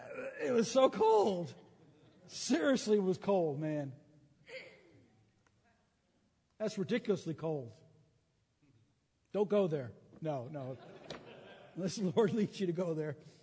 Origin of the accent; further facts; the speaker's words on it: Minnesota, United States; And I know about edify because I'm from Minnesota.